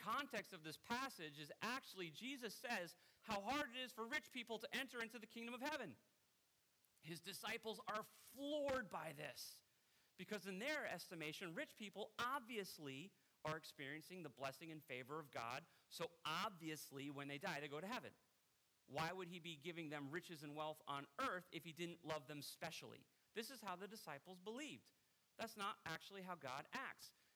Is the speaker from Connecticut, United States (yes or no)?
yes; Preston, Connecticut, United States; I'm 17 years old. I'm from Preston, Connecticut. I have no money.